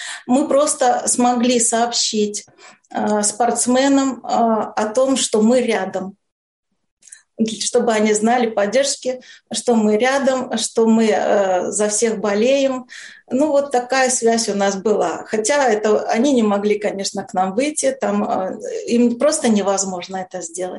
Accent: Belarus; Мы знали, белорусы

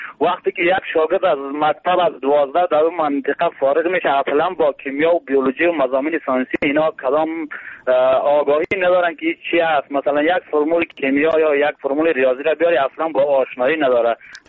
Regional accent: Badakhshan, Afghanistan; در مناطقی که مثلا ما خدم از بدخشان هستم زندگی میکنیم اونجا

